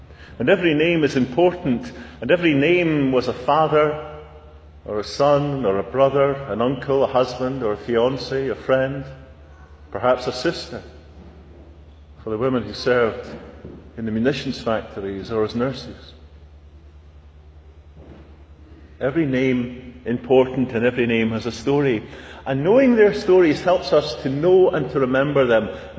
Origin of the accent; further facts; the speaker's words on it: Falkirk, Scotland, United Kingdom; He came from my hometown of Falkirk.